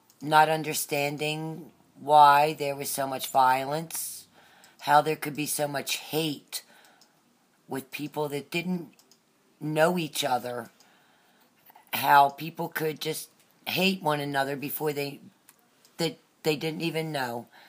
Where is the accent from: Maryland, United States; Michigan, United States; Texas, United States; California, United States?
Maryland, United States; Elkton; I grew up in Elkton, Maryland.